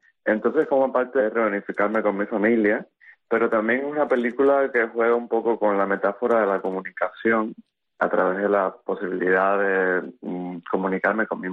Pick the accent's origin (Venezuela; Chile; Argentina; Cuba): Cuba; moved away; marcar mi condición también como exiliado cubano